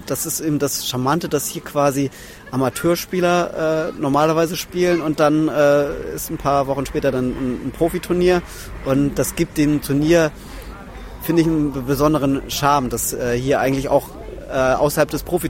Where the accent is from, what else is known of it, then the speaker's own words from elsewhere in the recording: Hamburg, Germany; Olympische Spiele in Deutschland und dann noch in meiner Heimatregion in Hamburg.